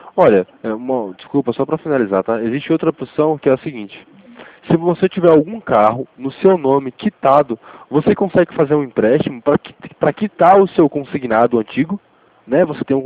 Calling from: Jundiaí, São Paulo, Brazil; Eu falo aqui de Jundiaí.

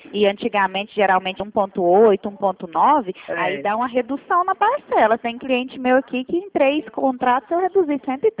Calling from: Goiânia, Goiás, Brazil; É 62, né? Que a gente é aqui de Goiânia.

